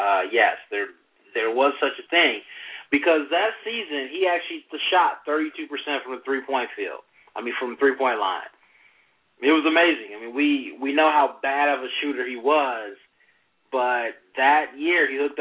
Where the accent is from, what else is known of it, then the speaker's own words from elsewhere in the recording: Michigan, United States; I'm a kid growing up in Michigan when Rodman was doing his thing in 91-92.